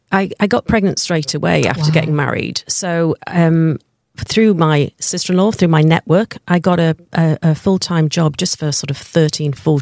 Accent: England, United Kingdom; moved away as an adult; now in Denmark; Well, I'm from England originally, and I'm a love pat. So I came here to marry my Danish husband, and I arrived 16 and a half years ago.

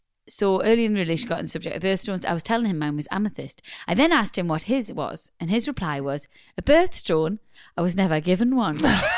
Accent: Stoke-on-Trent, West Midlands, United Kingdom; Hi, Ramses. … from Stoke, and I've only recently discovered your podcast

